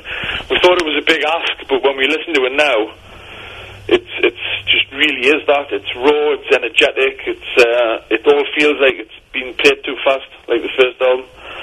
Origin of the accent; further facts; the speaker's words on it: Newcastle, North East England, United Kingdom; There was a lot of bands, you know, especially from where we come from Newcastle.